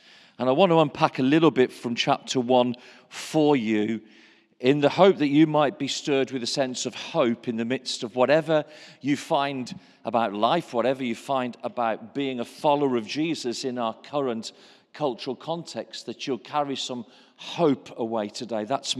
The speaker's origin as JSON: {"language": "English", "town": "Birmingham", "region": "West Midlands", "country": "United Kingdom", "said": "I'm from Birmingham. I live in the Midlands, and so it feels like I'm on holiday just overnight."}